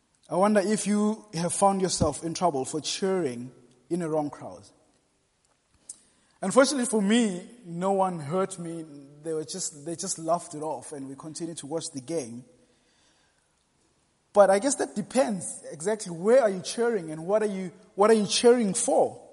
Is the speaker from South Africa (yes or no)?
yes; South Africa; I come from South Africa, where there was a time where you could not mention certain names. And I remember when I was growing up